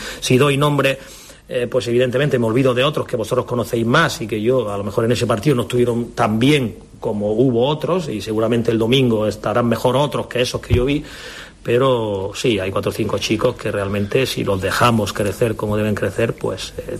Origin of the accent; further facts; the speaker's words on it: Granada, Andalusia, Spain; Es verdad que yo soy de Granada.